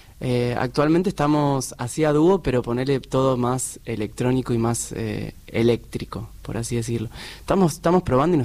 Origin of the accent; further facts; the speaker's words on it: San Isidro, Buenos Aires Province, Argentina; now in Buenos Aires, Argentina; Yo soy de provincia, de zona norte, pero ya hace 3 años que vivo en Capital.